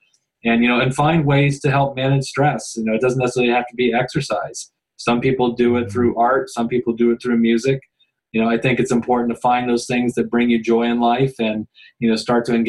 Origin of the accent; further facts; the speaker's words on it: Fairfield, Connecticut, United States; And we had a school here in my hometown here at Fairfield, Connecticut, that had a roof that was leaking.